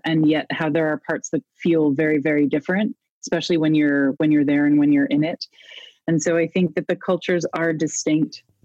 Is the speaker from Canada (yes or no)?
yes; Canada; And I was like, "Oh no, I'm Canadian." And they were like, "Yeah, American." And I was like, "Oh no, I'm Canadian."